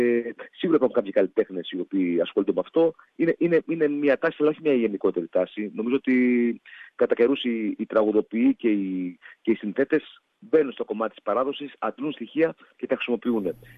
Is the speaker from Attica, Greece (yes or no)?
yes; Athens, Attica, Greece; επειδή μεγάλωσα στην Αθήνα, σε μια μεγαλούπολη